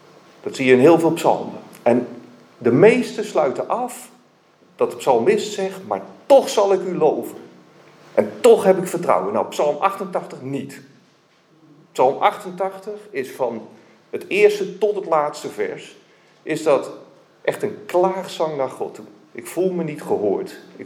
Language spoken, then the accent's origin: Dutch; Weert, Limburg, Netherlands; Ik kom uit Weert natuurlijk, dat weten jullie, uit de gemeente daar.